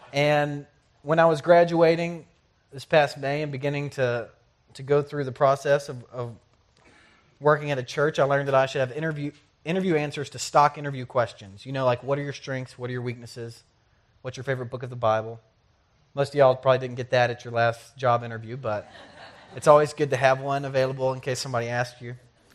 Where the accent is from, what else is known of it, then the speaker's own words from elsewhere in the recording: Conyers, Georgia, United States; born there; I was born in Conyers, Georgia, about 30 miles from here. I'm 25 years old